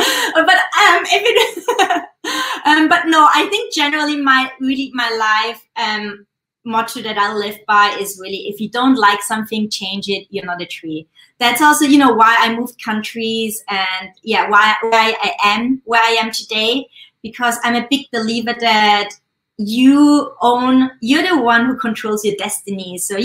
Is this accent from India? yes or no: no; Austria; I think also because I'm from Austria and we used to just, you know, get our meat or bacon from the farmer fresh.